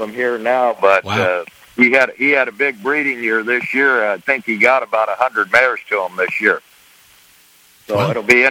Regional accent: Long Beach, California, United States; I grew up in Long Beach, California, and I went to school in Berkeley, California, Northern California, UC Berkeley.

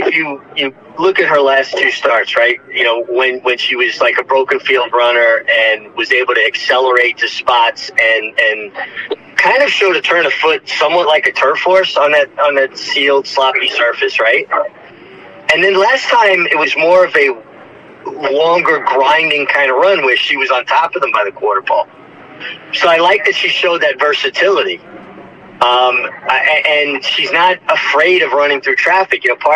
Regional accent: New York, United States; Listen, you know I'm a New Yorker, and I love New York racing.

